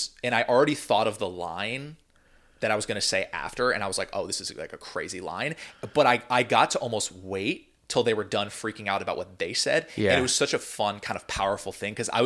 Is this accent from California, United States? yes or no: yes; Orinda, California, United States; Growing up in the Bay. I mean, I grew up in like the East Bay, this town called Orinda, which is about 10 minutes from like Berkeley, Oakland